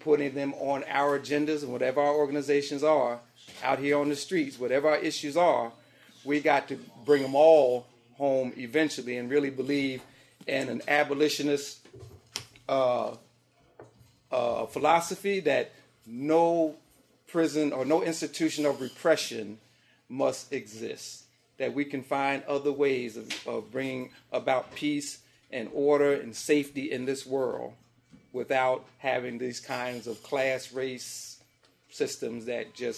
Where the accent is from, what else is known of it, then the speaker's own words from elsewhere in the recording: Plainfield, New Jersey, United States; The air was still charged, and Plainfield, New Jersey, my hometown, was a part of it.